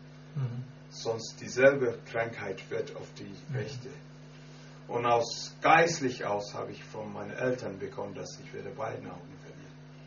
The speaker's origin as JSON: {"language": "German", "country": "Ghana", "said": "ich komme aus Ghana. Ich bin kein Prediger"}